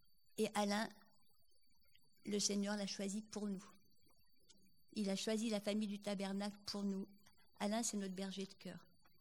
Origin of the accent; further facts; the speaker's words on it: Lyon, Auvergne-Rhône-Alpes, France; Alors nous, on est lyonnais, hein, on connaît mes yeux.